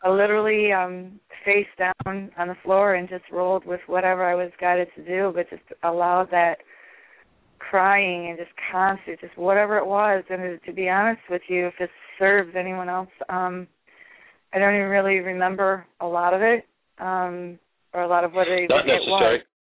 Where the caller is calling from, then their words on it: Indiana, United States; from Indiana.